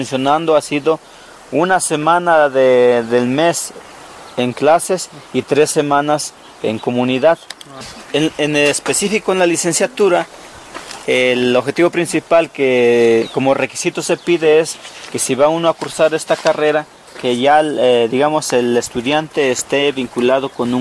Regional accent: Ixtacamaxtitlán, Puebla, Mexico; soy del municipio de Iztacamaxtlán.

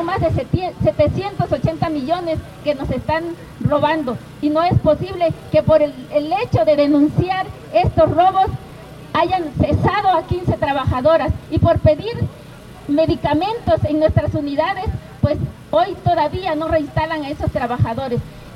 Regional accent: Mexico

